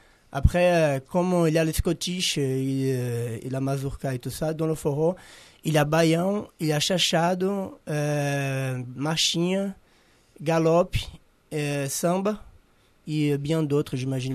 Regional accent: Pernambuco, Brazil; French is a second language; moi, je viens du nord-est du Brésil, c'est Pernambuco, le département, qui c'est à 3000 km de Rio de Janeiro.

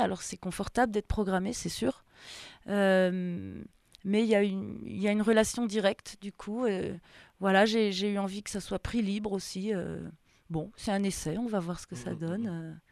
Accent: Mollans-sur-Ouvèze, Auvergne-Rhône-Alpes, France; Sud de la Drôme, Molans-sur-Ouvèze, à côté de Buis-les-Baronnies.

